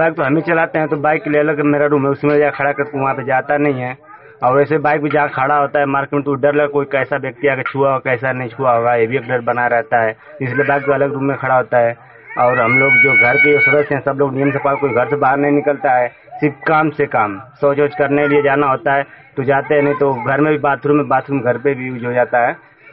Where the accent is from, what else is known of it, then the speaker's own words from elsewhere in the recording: Alawalpur, Uttar Pradesh, India; मैं अलावलपुर थाना जंगीपुर डिस्ट्रिक्ट गाजीपुर का रहने वाला हूँ।